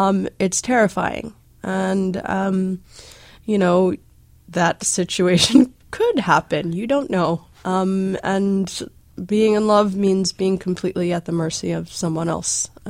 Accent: South Africa; this is a lot of my experience growing up in South Africa

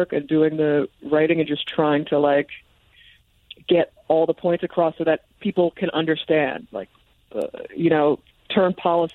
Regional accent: New Jersey, United States; Megan is from North Jersey. I'm from Central Jersey.

